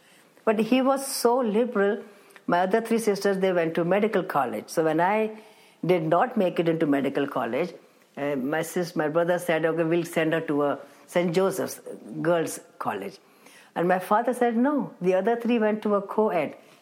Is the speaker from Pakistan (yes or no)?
yes; Pakistan; You know, I was born and raised in Pakistan.